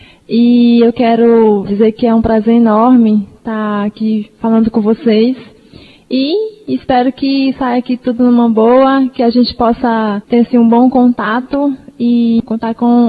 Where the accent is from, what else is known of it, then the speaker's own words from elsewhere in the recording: Fortaleza, Ceará, Brazil; now in Brasília, Brazil; E agora eu estou indo para Brasília, né? Eu sou aqui de Fortaleza, mas estou indo para Brasília